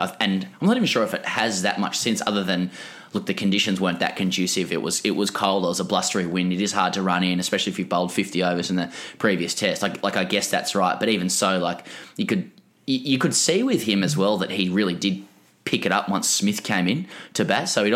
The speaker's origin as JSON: {"language": "English", "country": "Australia", "said": "you know, as an Australian"}